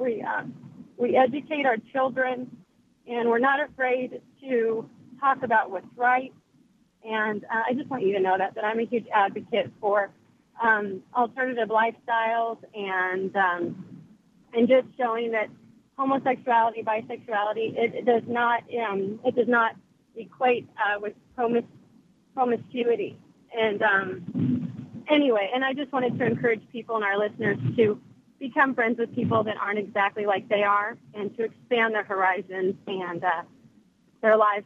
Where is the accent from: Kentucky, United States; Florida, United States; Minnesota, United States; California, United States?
California, United States; San Diego; now in Plano, United States; I live in Plano. And I grew up in San Diego in a very strict Mormon family. And I'm not Mormon anymore.